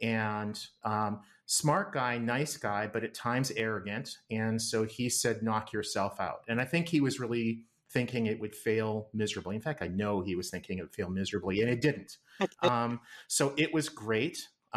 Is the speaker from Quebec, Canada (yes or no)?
no; Winnipeg, Manitoba, Canada; I grew up in Winnipeg, Canada.